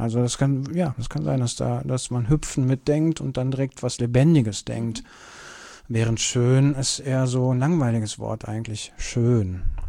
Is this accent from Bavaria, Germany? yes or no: no; Kürten, North Rhine-Westphalia, Germany; Also zu Hause, ich komme ja aus Kürten